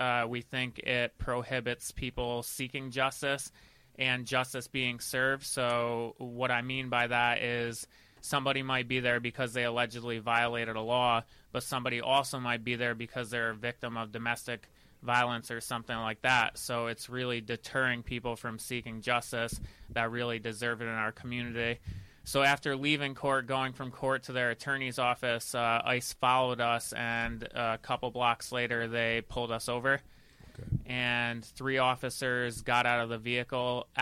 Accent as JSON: {"language": "English", "town": "Hudson", "region": "New York", "country": "United States", "tie": "born or raised there", "said": "I grew up here in Hudson, graduated from Hudson High in 07, graduated from Hudson Valley in 09, and then went off to college in Boston for a few years before returning back to Hudson."}